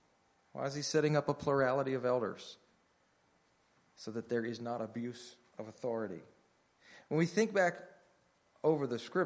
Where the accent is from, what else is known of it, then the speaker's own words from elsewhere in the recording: Virginia, United States; I'm from Virginia. I can say britches.